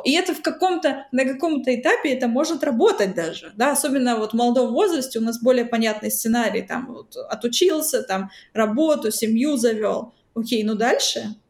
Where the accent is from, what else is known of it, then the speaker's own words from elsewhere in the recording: Kharkiv, Kharkiv Oblast, Ukraine; Я из Харькова, из обычного города, да, там у меня нет каких-то богатых родителей